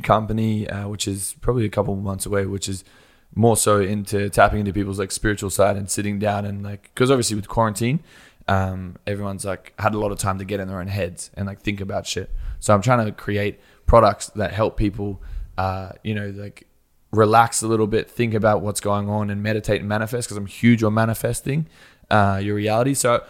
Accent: Australia; So like growing up in Australia, we have a very big like rugby culture.

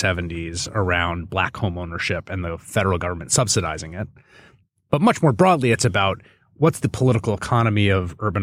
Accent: New York, United States; from the first time I was down there as a New Yorker being like, this

